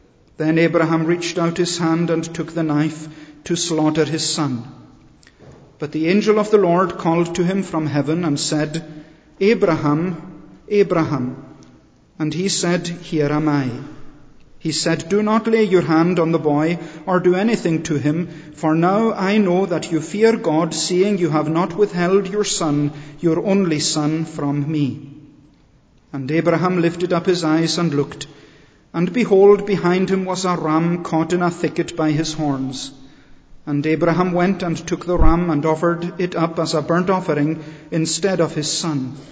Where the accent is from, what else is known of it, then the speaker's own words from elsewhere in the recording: Scotland, United Kingdom; It is a privilege for me to convey the greetings of my own home congregation in Scotland